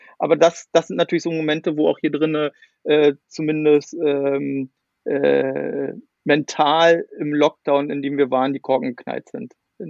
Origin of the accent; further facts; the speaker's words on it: East Germany, Germany; ich komme ja hier auch aus Ostdeutschland, aus der Nähe von Berlin.